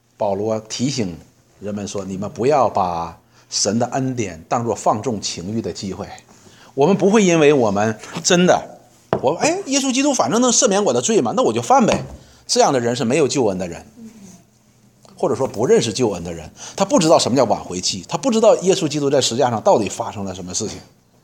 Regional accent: China; 我们中国人讲说滴水之恩当以涌泉相报

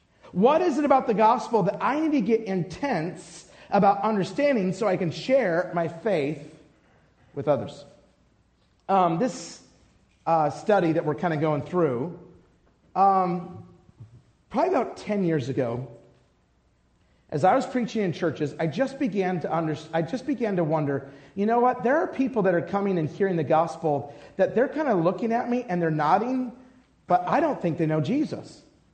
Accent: Utah, United States; Or for me, I'm from Utah, right?

